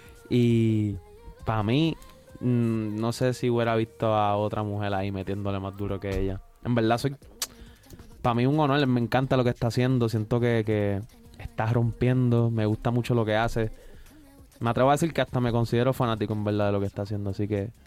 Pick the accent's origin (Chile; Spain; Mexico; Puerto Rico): Puerto Rico; Sí, yo me crié toda mi vida allí y bueno, de allí somos de Bayoneta, como decimos algunos.